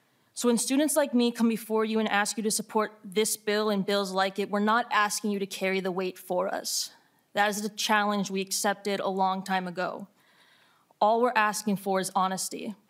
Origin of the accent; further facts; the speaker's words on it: Minnesota, United States; I'm a freshman from the University of Minnesota and a first-generation college student from my family farm in Carver County.